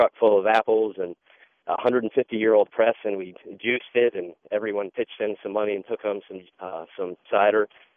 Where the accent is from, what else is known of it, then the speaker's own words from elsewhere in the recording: Lynchburg, Virginia, United States; I grew up in Lynchburg, and we went on something called Tree Day out in Amherst County